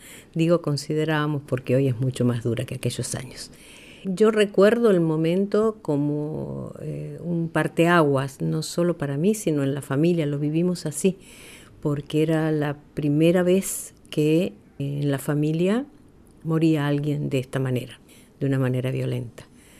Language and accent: Spanish; Santiago del Estero, Argentina; El recuerdo que tengo es de una chica de 12 años, cuyo padre ya no vivía con nosotros en la casa, en nuestra casa de Santiago del Estero.